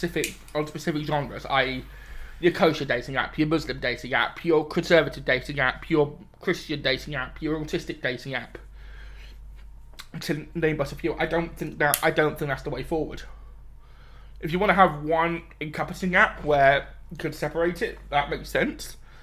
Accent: United Kingdom; I'm British. What do you want?

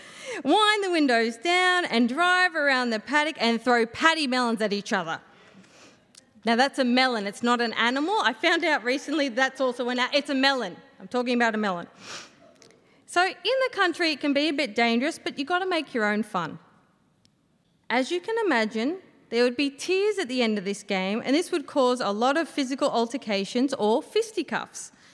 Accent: Yass, New South Wales, Australia; So, yep, I grew up in Yass with my brother, a second miracle baby, and my older sister. And we grew up on 5 acres.

